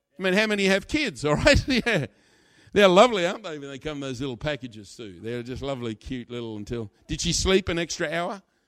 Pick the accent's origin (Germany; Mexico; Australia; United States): Australia; now in Staines, United Kingdom; Now, I come from Australia.